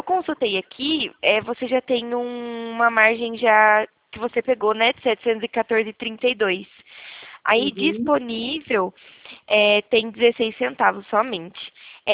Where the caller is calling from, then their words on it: Limeira, São Paulo, Brazil; Eu falo aqui de Limeira, interior de São Paulo.